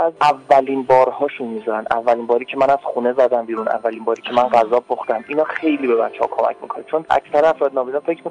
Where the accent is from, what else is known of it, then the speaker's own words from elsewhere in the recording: Isfahan, Iran; born there; توی شهر برنامه خواست متولد شدم توی استان اصفهان.